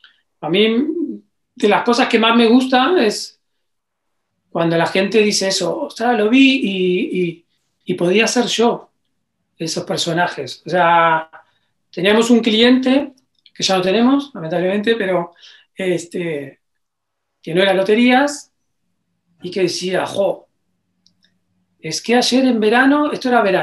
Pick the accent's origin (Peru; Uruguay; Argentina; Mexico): Uruguay; now in Spain; Yo soy uruguayo y alguien cuando vine a España me dijo, ah, uruguayo